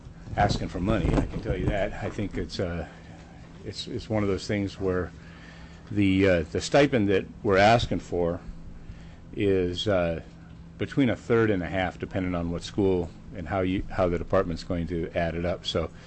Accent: Nenana, Alaska, United States; of the students that I've gotten to know have been at the Nenana boarding school. Certainly that's my hometown.

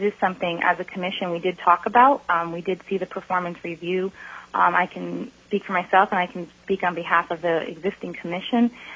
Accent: New Jersey, United States; moved away as an adult; now in Alaska, United States; I spent the first part of my career teaching in New Jersey. That is my home state. Moved into Alaska in 2005.

